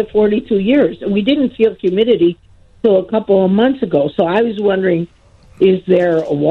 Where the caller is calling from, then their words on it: Harwood Heights, Illinois, United States; Harwood Heights, Illinois.